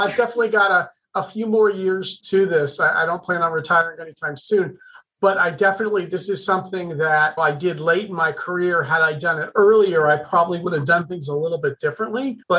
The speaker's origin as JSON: {"language": "English", "region": "Maryland", "country": "United States", "said": "I'm from the Maryland suburbs and wanted to stay local for medical school."}